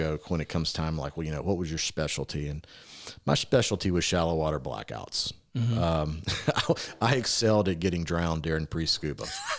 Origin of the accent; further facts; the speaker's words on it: Louisiana, United States; also born or lived in Washington, D.C.; You know, I grew up in Louisiana, and then I spent the rest of my career in Washington, D.C.